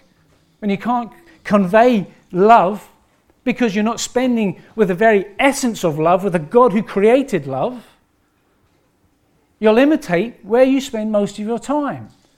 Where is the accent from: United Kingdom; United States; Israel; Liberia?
United Kingdom; England; accent: English; he mimics some of my English accent